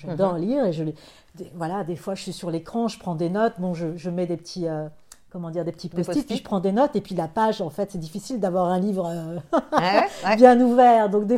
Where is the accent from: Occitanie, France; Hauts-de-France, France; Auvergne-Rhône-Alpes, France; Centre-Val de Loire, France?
Hauts-de-France, France; Je me suis revue petite à Dieppe... Je suis d'origine de la Picardie.